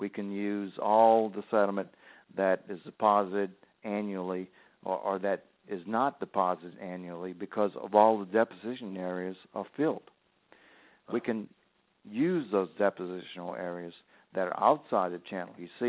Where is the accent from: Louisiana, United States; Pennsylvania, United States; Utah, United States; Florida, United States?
Louisiana, United States; Port Sulphur; the place I grew up in Port Sulphur, was built by Freeport Sulphur Company in 1922 with a dredge and a pipe. It was marsh, and they filled it and raised it